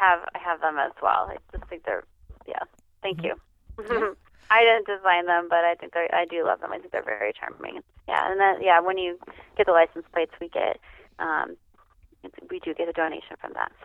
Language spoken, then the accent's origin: English; Indiana, United States; now in Montana, United States; I moved to Montana. I'm from Indiana originally. I moved to Montana from Mecor Vista